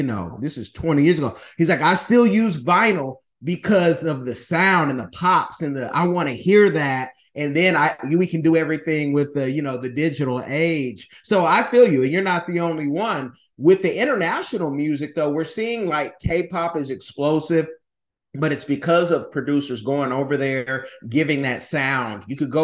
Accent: Oakland, California, United States; I'm from Oakanda, that's Oakland, California.

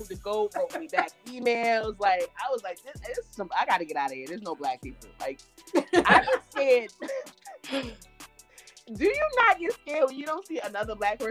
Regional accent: New York City, New York, United States; So it's just all about being born and raised in New York

